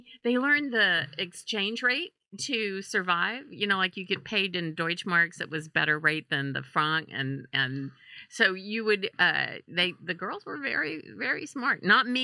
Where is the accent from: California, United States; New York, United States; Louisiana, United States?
Louisiana, United States; I was from Louisiana, and I was going like, I don't understand why she went